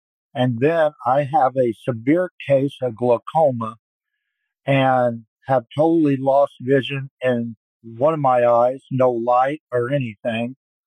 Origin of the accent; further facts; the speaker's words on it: Quincy, Illinois, United States; I am from Quincy, Illinois, and I'm here today just to share my story.